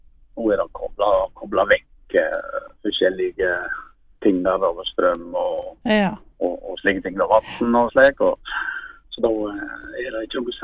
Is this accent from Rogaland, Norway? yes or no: no; Vestland, Norway; Den takket jeg for godt i 92, for det drev jo med det hjemme i Sogn.